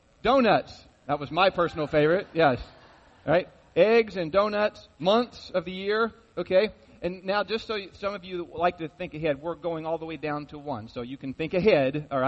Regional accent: Scottsburg, Indiana, United States; now in Shelbyville, United States; But growing up in Scottsburg, and my dad was a big basketball fan

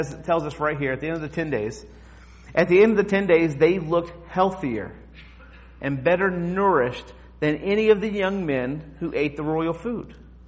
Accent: Henryville, Indiana, United States; my hometown is in Ellisville, Indiana, or I was born and raised in Henryville, Indiana.

